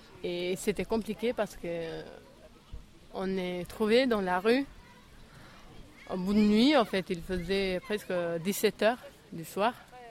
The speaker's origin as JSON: {"language": "French", "country": "Albania", "moved": "as an adult", "said": "j'ai 23 ans et je viens d'Albanie. Ça fait 2 ans et demi que je suis là. Donc, j'avais 21 ans quand je suis partie de chez moi, avec toute ma famille."}